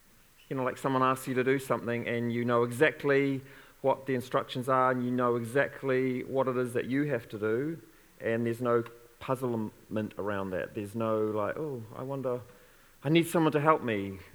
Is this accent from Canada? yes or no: no; Te Arawa, East Cape, New Zealand; I grew up in Te Arawa, right on the East Cape, a town of 200 people. And when I came to Nainai at the age of 10, I knew I was different.